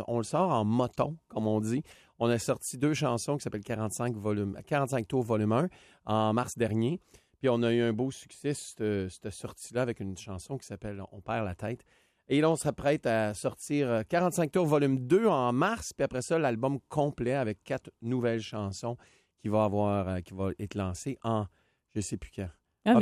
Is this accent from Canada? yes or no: yes; Ontario, Canada; moi, j'ai grandi là-bas toute ma vie. Je suis né là, mes parents sont nés là. Puis on avait un certain petit luxe d'être capable de parler en français.